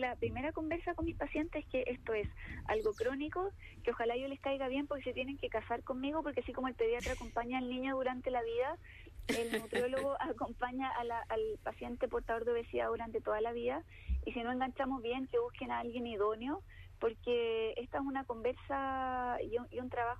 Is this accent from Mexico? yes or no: no; Chile; esta dismorfia que tenemos como chilenos